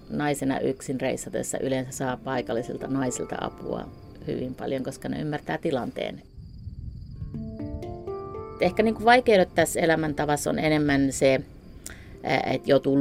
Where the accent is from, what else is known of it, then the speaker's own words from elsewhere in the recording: Oulu, North Ostrobothnia, Finland; moved away as an adult; Mä oon alun perin Oulusta, lukion jälkeen 96 kun lähdin, niin mä oon elänyt ympäri maailmaa erilaista nomadielämää.